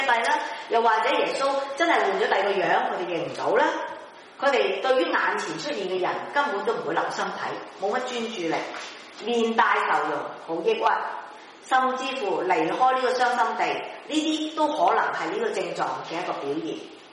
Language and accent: Cantonese; China; 我們是中國人，我想找一個中國的字來形容。